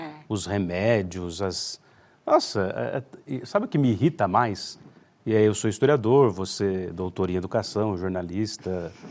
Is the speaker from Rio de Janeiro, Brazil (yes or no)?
no; Pouso Alegre, Minas Gerais, Brazil; Eu fui criado em Pouso Alegre, no sul de Minas. E o bairro onde eu fui criado era o bairro da Árvore Grande